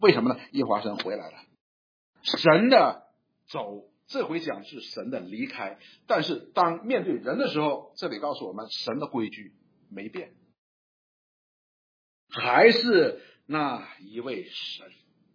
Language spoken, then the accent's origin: Chinese; Northeast China, China; 我们通常我们东北人有句话叫什么？上赶着不是买卖。